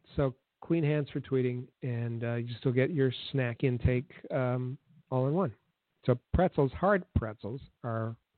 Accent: Ontario, Canada; Growing up in Northern Ontario, kind of in that Midwest region

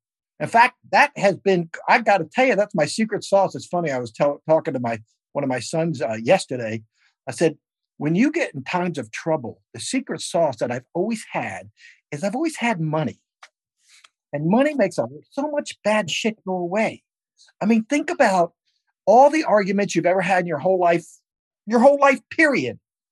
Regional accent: Richmond, Virginia, United States; I've never cussed to her because I'm from the South to Richmond.

